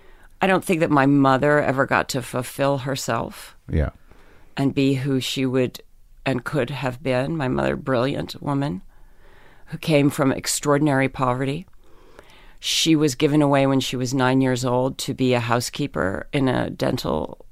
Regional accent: Pennsylvania, United States; In Pennsylvania.

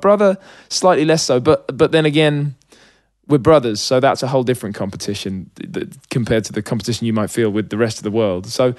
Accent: Hitchin, East of England, United Kingdom; I suppose the lucky thing for a kid growing up in Hitchin is, I was closer to London than a lot of the rest of the country. Like, it's like a 30-minute train ride and you're in.

